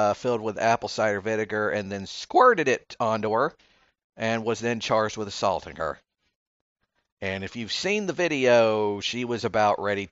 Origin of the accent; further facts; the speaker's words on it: Georgia, United States; And then this crap happened in my home state of Georgia.